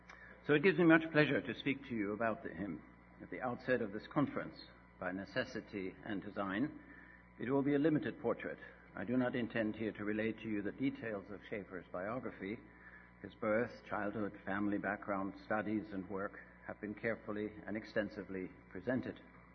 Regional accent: Germany; when he found out that I was actually from Germany

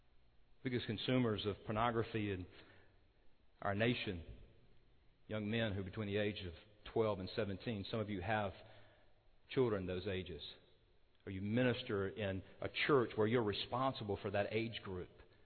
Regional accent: Baton Rouge, Louisiana, United States; I grew up in Baton Rouge. We could drive over to Houston and watch the Astros play

